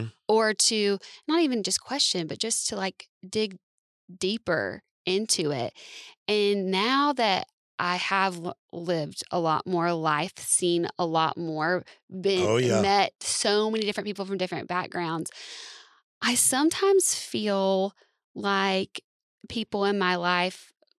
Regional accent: the South, United States; I grew up in the South.

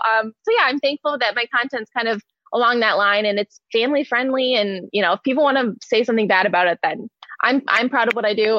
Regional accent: Detroit, Michigan, United States; I love Lions fans, and I'm from Detroit originally, so I think that maybe gives me a little bit more room to poke fun at them.

